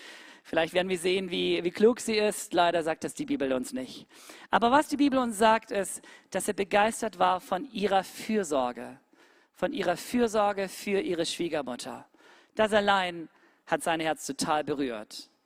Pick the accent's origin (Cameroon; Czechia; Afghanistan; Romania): Cameroon; now in Germany; Ich bin ein Berliner, ja, ich bin ein Kameruner und jetzt lebe ich in Deutschland, jetzt bin ich ein Deutscher